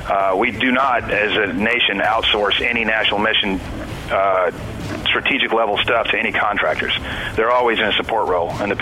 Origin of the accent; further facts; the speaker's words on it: Texas, United States; now in Charleston, United States; all my relatives are from Charleston, which is why I ended up here. I grew up in Texas